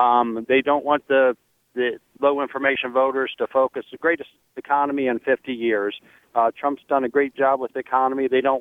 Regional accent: Ohio, United States; I'm a conservative from Ohio, Reagan conservative at that.

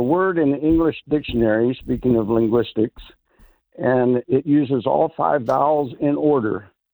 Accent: California, United States; Well, I grew up in California, so this is kind of flat for me.

